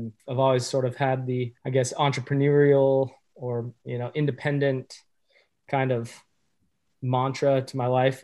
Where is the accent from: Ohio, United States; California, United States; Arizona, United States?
California, United States; Growing up, I grew up in California. I have always had family in southeastern Wisconsin.